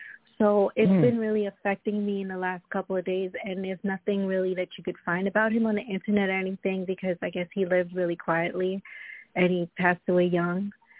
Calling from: New York, United States; I'm calling from Long Island, New York.

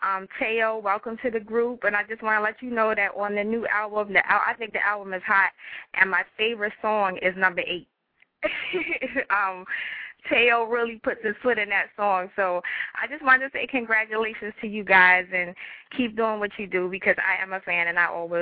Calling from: Baltimore, Maryland, United States; I'm calling from Baltimore

